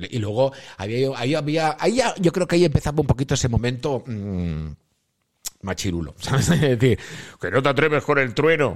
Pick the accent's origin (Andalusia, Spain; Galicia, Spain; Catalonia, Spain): Catalonia, Spain; Barcelona; en Cataluña, que yo soy de Barcelona